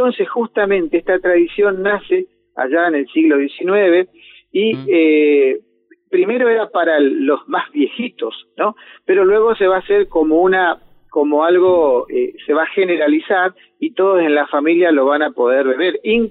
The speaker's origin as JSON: {"language": "Spanish", "region": "Chaco", "country": "Argentina", "accent": "guaranitic", "said": "nosotros tenemos una tonada tan linda que es una tonada guaranítica."}